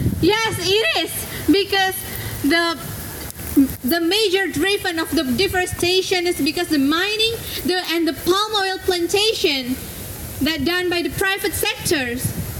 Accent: Aceh, Indonesia; English is a second language; I come from Aceh, the northern tip of Sumatra, Indonesia.

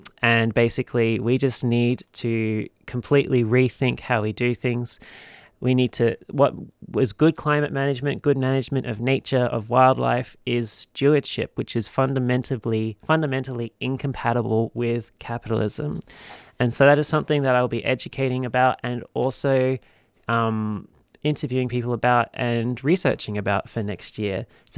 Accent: Sydney, New South Wales, Australia; Going to talk a little bit with some people next year about my hometown, Sydney.

